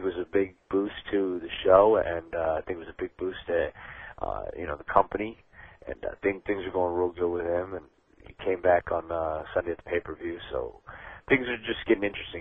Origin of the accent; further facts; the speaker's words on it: Washington, District of Columbia, United States; born there; Yeah, I was born in the States. I was born in D.C. My entire family's from Delhi, and they moved here in the late 70s, and I was born in D.C.